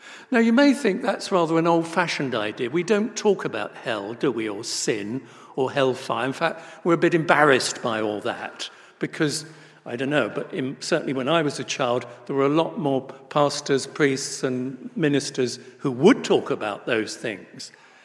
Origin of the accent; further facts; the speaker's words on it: South East England, United Kingdom; I was brought up on the South Downs in Sussex, and indeed, I love walking on the Downs.